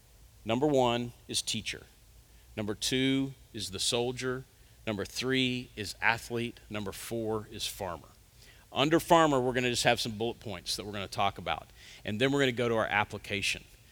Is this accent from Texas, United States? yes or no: yes; Texas, United States; I grew up in West Texas, so there were cotton fields everywhere.